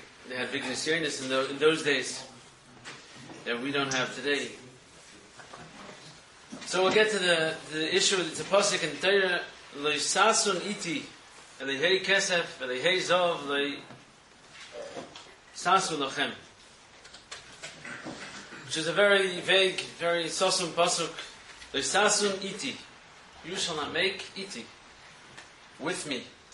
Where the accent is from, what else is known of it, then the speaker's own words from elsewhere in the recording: New York City, New York, United States; The only thing is, I'm American, I'm a New Yorker.